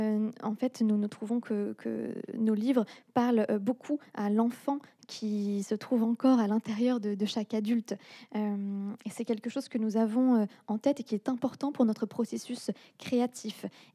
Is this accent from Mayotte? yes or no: no; England, United Kingdom; mon point de vue … tant qu'anglaise